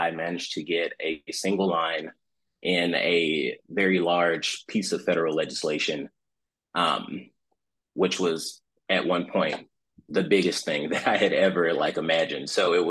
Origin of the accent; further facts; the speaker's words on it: Georgia, United States; also born or lived in Macon; So growing up, I lived in a small town. I'm from Macon, Georgia, which is now a fairly moderate sized town, but I'm originally from Jones County, which was about 20,000 people or less at the time.